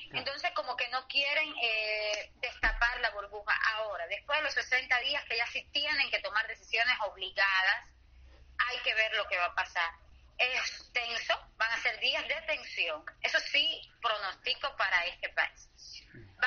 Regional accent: Cuba; yo estuve participando como sociedad cubana, como mujer, como madre, como artista

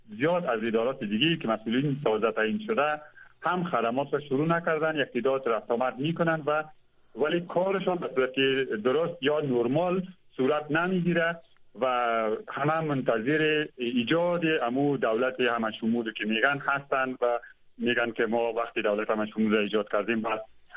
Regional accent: Afghanistan; من خودم هیچگاه علاقمند به این نیستم که افغانستان را ترک بکنم به جایی دیگر، چون اینجا کشور من است، زادگاه من است، در اینجا درس خواندیم، 20 سال درس خواندیم

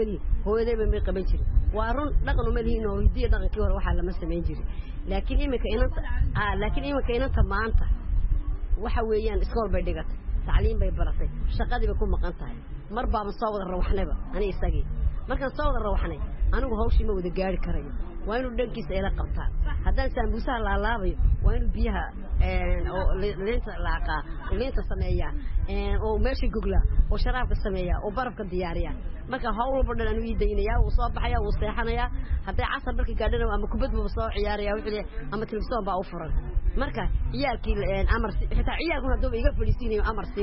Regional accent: Djibouti; waxaan diaspora dibadda ka timid waxaan ahay reer Djibouti

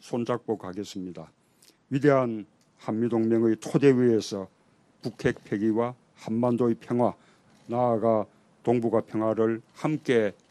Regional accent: South Gyeongsang, South Korea; born there; 2년 후 저는 빅토리호가 내려준 그 제도에서 태어났습니다.

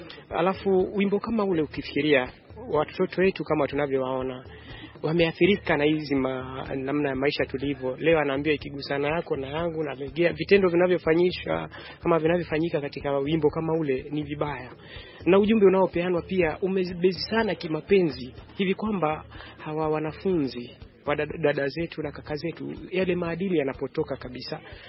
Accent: Kenya; sisi ni Wakenya.

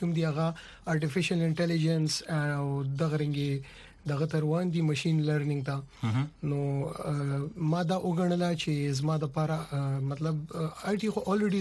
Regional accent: Khyber Pakhtunkhwa, Pakistan; now in United States; زه بیسیکلی د مومن ایجنسی د میچنۍ علاقې کغون تحصیل نه تعلق لرم او رهایش مونږ په پېښور کې دی.

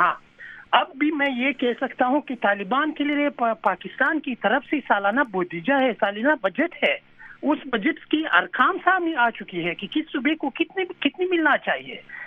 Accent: Afghanistan; Urdu is a second language; میں افغان ہوں

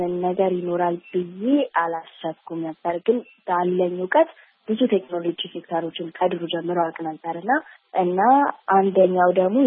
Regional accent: Addis Ababa, Ethiopia; እኔ አዲስ አበባ ነው ተወልጄ ያደኩት።

